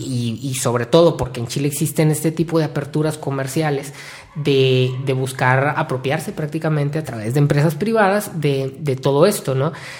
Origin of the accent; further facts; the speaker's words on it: Mexico; porque como mexicano, a lo mejor alguien que está escuchando dice, oye, ¿por qué están hablando de esto?